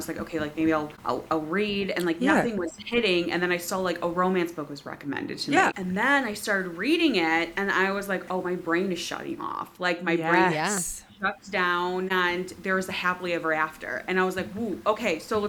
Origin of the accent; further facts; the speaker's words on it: Michigan, United States; because I'm originally from Michigan. So then, like, when I moved from Michigan to California, which I'm in now, I kind of just stopped reading.